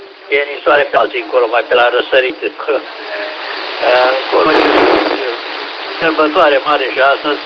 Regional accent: Romania; ca să știe lumea că suntem români pe aici.

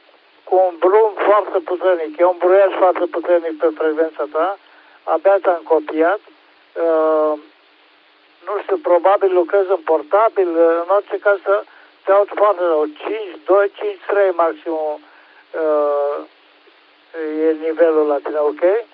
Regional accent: Oradea, Bihor County, Romania; și sunt din Oradea.

